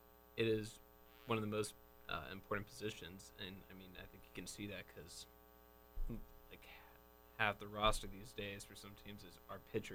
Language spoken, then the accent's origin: English; Texas, United States; I grew up in Texas, so football is the main one.